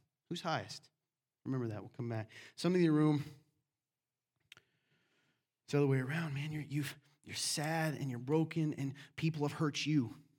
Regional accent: the South, United States; You're right. I'm from the South. I can do that. My cousins that are watching are angry. Anyway, we do sound like that.

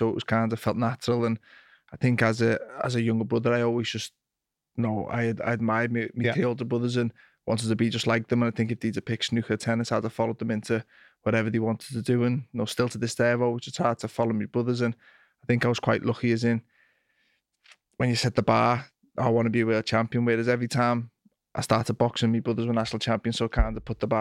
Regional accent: Kirkdale, North West England, United Kingdom; It was overdrove from where I grew up in Kirkdale.

